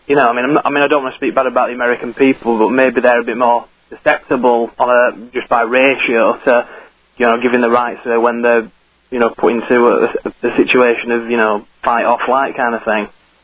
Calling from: Skipton, Yorkshire and the Humber, United Kingdom; No, Skipton, North Yorkshire.

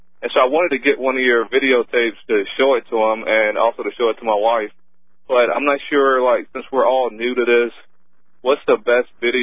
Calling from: Missouri, United States; From Missouri.

